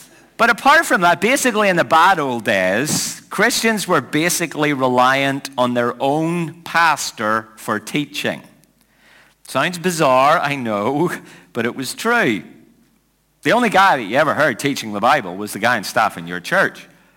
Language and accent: English; Northern Ireland, United Kingdom; I grew up in Cold War Europe, where everyone was scared of being annihilated by a Russian nuclear warhead, and in a small country where people were shooting at each other most of the time.